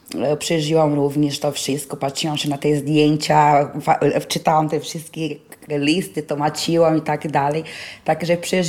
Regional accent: Brazil; Jestem z Polonii brazylijskiej, tak, a więc wiesz, moje rodziny ze strony tata są Polakami

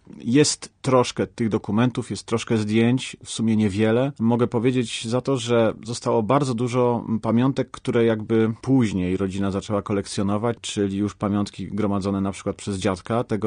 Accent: Łódź, Łódź Voivodeship, Poland; Ale również w Łodzi dosyć dużo przeżywaliśmy takich historycznych chwil. Sam jako dziecko pamiętam, dajmy na to wprowadzenie stanu wojennego

